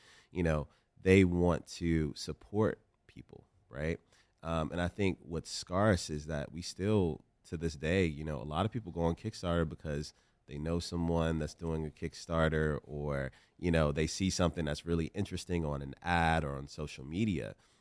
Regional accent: Richmond, Virginia, United States; I come from Southside Richmond, Virginia. I grew up in the hood, man.

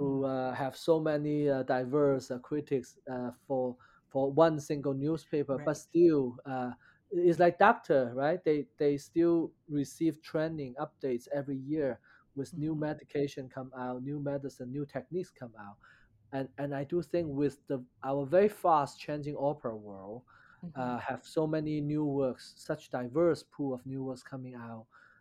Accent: United States; It's not necessary need to use chapstick when I eat every meal to prove I'm Chinese American.

